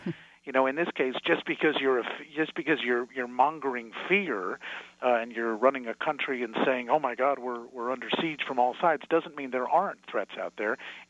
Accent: United States; and I say this as an American Jewish person

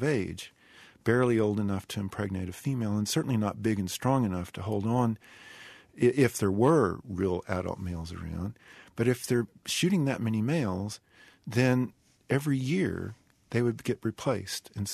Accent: Fort Worth, Texas, United States; So I started out having grown up in Texas myself. Mm-hmm. I'm from Fort Worth originally

